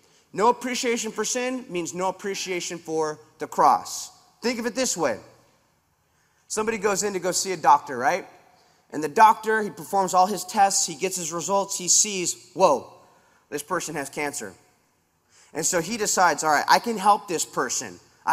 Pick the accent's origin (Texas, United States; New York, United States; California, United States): California, United States; Huntington Beach; I'm from Huntington Beach, and that's Ray's stomping grounds.